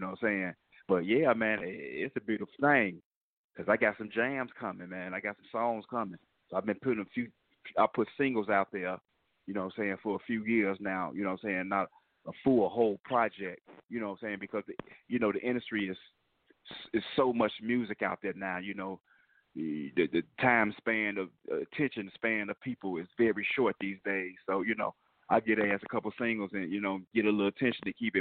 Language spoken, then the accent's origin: English; Chicago, Illinois, United States; They think I'm from Texas, but I'm from Chicago.